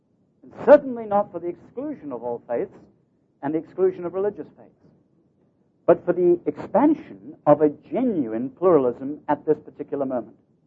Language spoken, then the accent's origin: English; England, United Kingdom; none of this is my business in a way as an Englishman